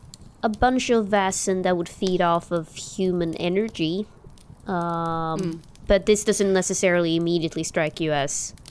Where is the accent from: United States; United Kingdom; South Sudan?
United Kingdom; London; I am born and raised in London.